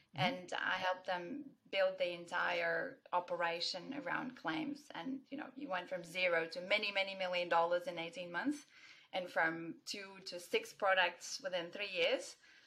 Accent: Ukraine; I'm Ukrainian. I come from Ukraine, and while my country is in the news recently in the last year for obvious reasons

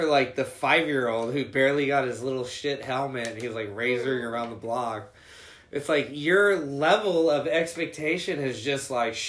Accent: Colorado, United States; I'm from Colorado, originally, and my dad was a restaurant mogul.

